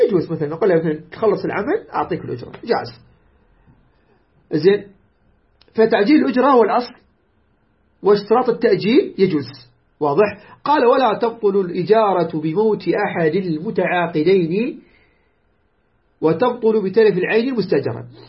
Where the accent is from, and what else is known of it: Iraq